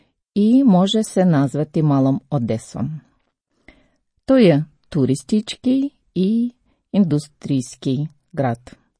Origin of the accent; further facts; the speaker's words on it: Berdyansk, Zaporizhzhia Oblast, Ukraine; Croatian is a second language; dolazim iz Ukrajine. Iz malog lučkog grada Berdjanska. Moj grad stoji na obalama Azovskog mora, najtopljego mora na svijetu.